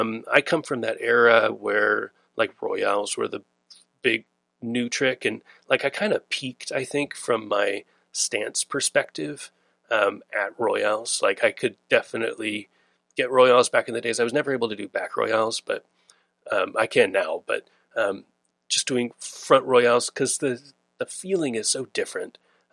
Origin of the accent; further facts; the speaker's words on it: Alameda, California, United States; growing up in Alameda, which is in the Bay Area, Northern California, like home of all the spots.